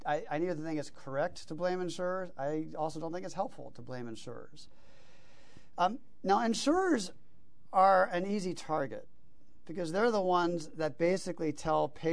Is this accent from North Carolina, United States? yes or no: yes; North Carolina, United States; And I'm from North Carolina, which has not expanded Medicaid